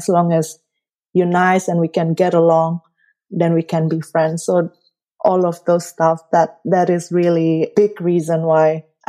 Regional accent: Indonesia; now in Berlin, Germany; because I come from Indonesia, right? It's a very conservative country where as a woman, I need to pay attention to what I'm wearing if I go outside.

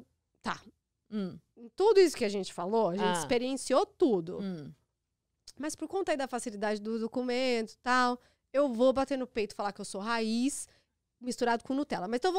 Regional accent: Brazil; Aqui eu sou brasileira demais, lá eu tô americanizada.

